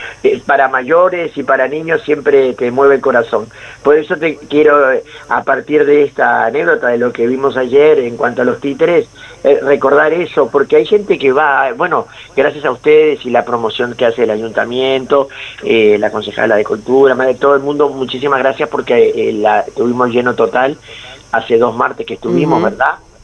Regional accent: Uruguay; aclaro por mi acento de que no soy argentino, compadre, soy uruguayo.

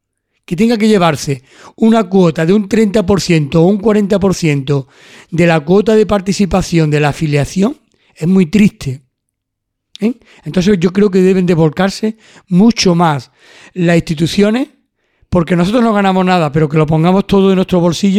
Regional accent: Córdoba, Andalusia, Spain; now in Almuñécar, Spain; imitando el de mi tierra, el de Córdoba, aunque yo llevo ya 26 años aquí en Almuñeca

